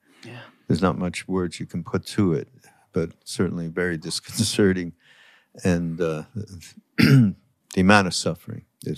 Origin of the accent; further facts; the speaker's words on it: Canada; Being that I'm from Canada